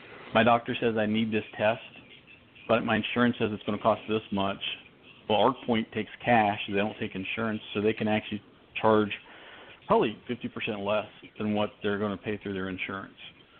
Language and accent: English; West Virginia, United States; now in South Carolina, United States; I grew up in West Virginia, live in South Carolina, and that's me.